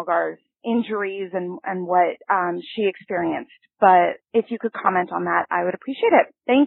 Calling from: Seattle, Washington, United States; I'm calling from Seattle.

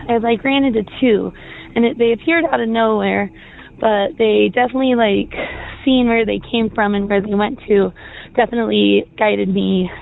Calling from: Colorado, United States; I'm calling from Colorado, but in regards to Southern California, Altadena, actually.

